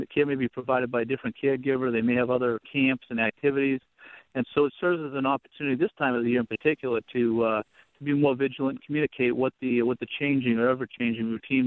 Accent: Boston, Massachusetts, United States; I grew up on the East Coast in the city of Boston, which was a larger metropolitan area

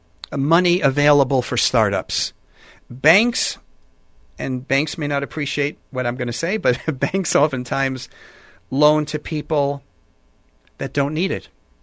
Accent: New York, United States; And I'm reminded when I grew up in New York, there was an ad on television for Fram oil filters.

